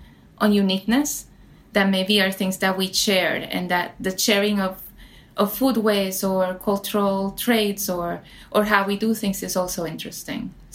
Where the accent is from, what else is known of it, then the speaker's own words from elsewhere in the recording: Puerto Rico; now in United States; I was born and raised in Puerto Rico